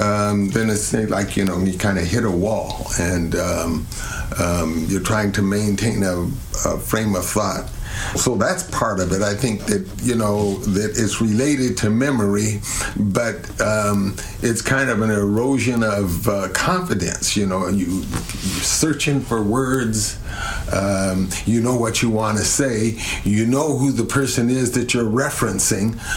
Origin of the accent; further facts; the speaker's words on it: Cheyenne, Wyoming, United States; I grew up in Cheyenne, Wyoming.